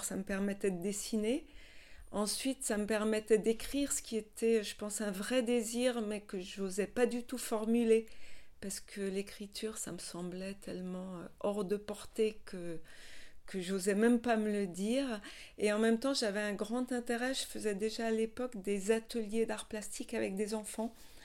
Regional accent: Mulhouse, Grand Est, France; Alors, moi, j'ai passé toute mon enfance à Mulhouse.

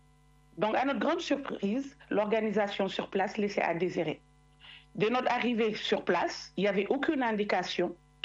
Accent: Toulon, Provence-Alpes-Côte d'Azur, France; Je suis de Toulon, dans le Var.

